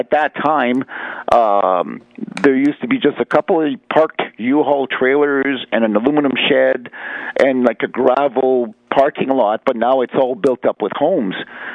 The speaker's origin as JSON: {"language": "English", "town": "Sudbury", "region": "Ontario", "country": "Canada", "tie": "born or raised there", "also_born_or_lived": "Val-d'Or, Quebec", "said": "Well, I was born in Val-d'Or, Quebec in 1964, and then my dad, who was a miner, he moved us to Sudbury, of all places, in 1968, December 1968, actually."}